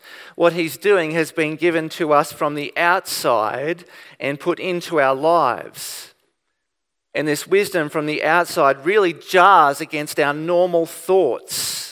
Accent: Byron Bay, New South Wales, Australia; There's also the New Age movement, which I grew up with in Byron Bay at high school.

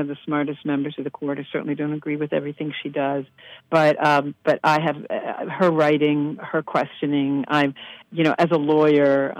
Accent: Philadelphia, Pennsylvania, United States; There's a case coming in the fall about my hometown, Philly

